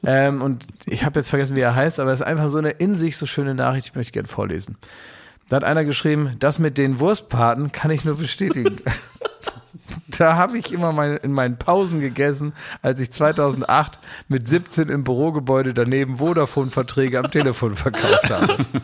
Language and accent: German; Berlin, Germany; Die Berliner, ich komme aus Kreuzberg, du.